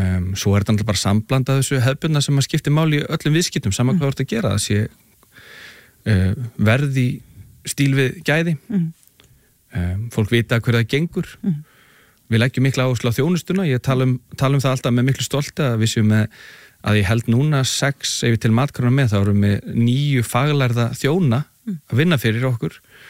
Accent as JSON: {"language": "Icelandic", "town": "Reykjavík", "region": "Capital Region", "country": "Iceland", "said": "bæði við sem bara Reykvíkingar og þjóð"}